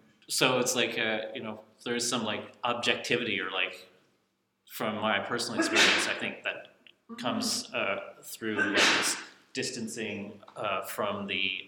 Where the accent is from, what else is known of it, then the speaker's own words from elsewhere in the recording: Clarenville, Newfoundland and Labrador, Canada; I grew up in Clarenville, and I say sometimes that I'm like, it's like a weird kind of not like a real Newfoundland community because you're not a Bayman and you're not a townie.